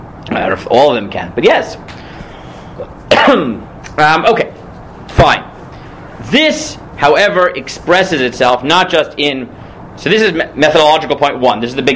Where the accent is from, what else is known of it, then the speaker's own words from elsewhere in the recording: Iraq; I'm from Iraq.